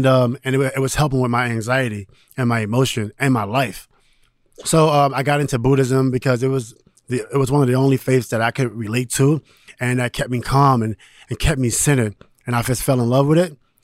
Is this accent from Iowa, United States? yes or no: no; New York City, New York, United States; Because I'm from New York City.